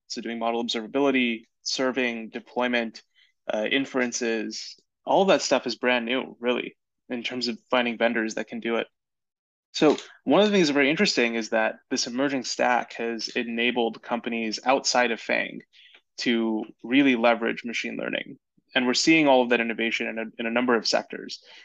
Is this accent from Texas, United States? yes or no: no; California, United States; Yeah, so I grew up in the Bay Area, just south of San Francisco